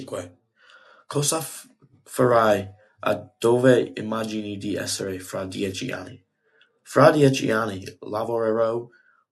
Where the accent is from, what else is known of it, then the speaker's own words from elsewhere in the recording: Manasquan, New Jersey, United States; born there; Italian is a second language; Dove e quando sei nato? Sono nato a Manasquan, New Jersey, al 2 March 2007.